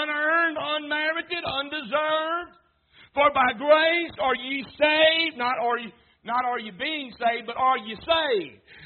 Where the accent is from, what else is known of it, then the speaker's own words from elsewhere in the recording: Southern US, United States; I mean, and I grew up in the South. Thank God I'm a Southerner.